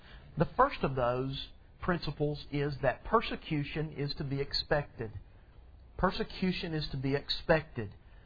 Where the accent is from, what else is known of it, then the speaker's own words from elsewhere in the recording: Alabama, United States; Yes, I was born in Alabama even. I'm from the South.